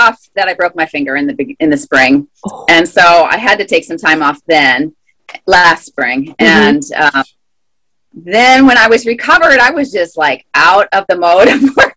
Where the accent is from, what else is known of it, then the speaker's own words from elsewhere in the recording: Carmel, Indiana, United States; also born or lived in Illinois; now in Bloomington, United States; Well, I was born in Illinois, but I moved to Carmel, Indiana when I was quite young, and I went to high school there.